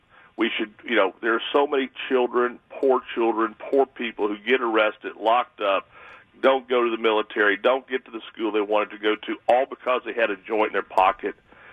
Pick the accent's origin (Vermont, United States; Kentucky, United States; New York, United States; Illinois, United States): Kentucky, United States; No, I'm from Clooney and I are from Kentucky, and so it'd probably be Clooney for me.